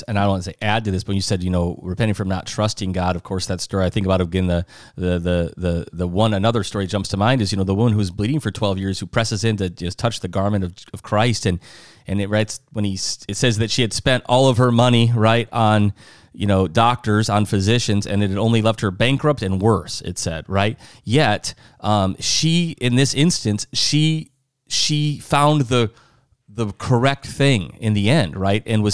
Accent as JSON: {"language": "English", "region": "South Dakota", "country": "United States", "said": "You know, I'm a Midwest guy. I'm from South Dakota originally, so I kind of feel like I have those what we call Midwestern values"}